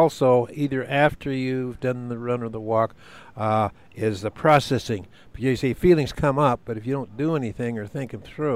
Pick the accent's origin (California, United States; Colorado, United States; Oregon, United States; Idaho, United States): Idaho, United States; I was raised in North Idaho, a very rural area